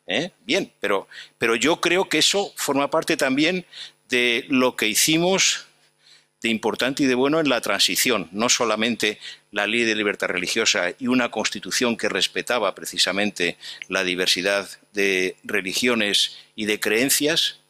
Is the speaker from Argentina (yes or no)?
no; Spain; yo soy un español de los que considera que la España de las tres culturas es una parte sustancial de nuestra identidad y de nuestra historia.